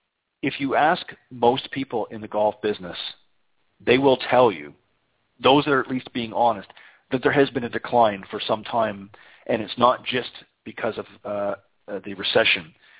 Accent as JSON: {"language": "English", "country": "Canada", "said": "as many of you know from listening to the program before, I'm originally from Canada."}